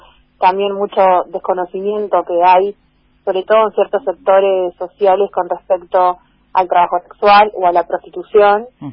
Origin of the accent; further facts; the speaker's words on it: Presidente Derqui, Buenos Aires Province, Argentina; also born or lived in Morón; Yo nací en provincia de Buenos Aires, en el municipio de Morón.